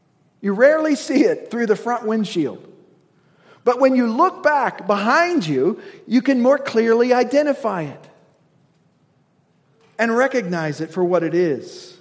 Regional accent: Indiana, United States; She was from California. I was from Indiana.

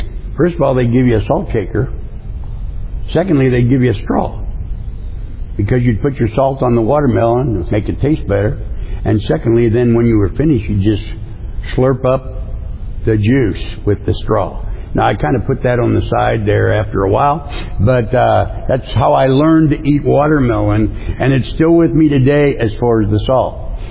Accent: St. Louis, Missouri, United States; I grew up in St. Louis, Missouri. And for vacation, we didn't have a lot of money. My dad was a mail carrier.

